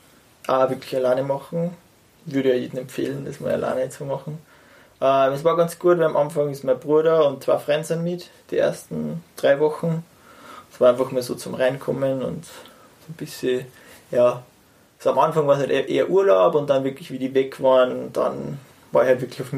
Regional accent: Zell am See, Salzburg, Austria; born there; ich wohne jetzt in St. Georgen. Im Attergau. Geboren bin ich ursprünglich in Zell am See

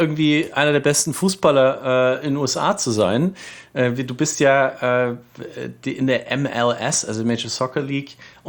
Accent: Nuremberg, Bavaria, Germany; Und ich komme aus Nürnberg, also ganz in der Nähe, was wir sagen, wirklich die Frankenmetropole ist.

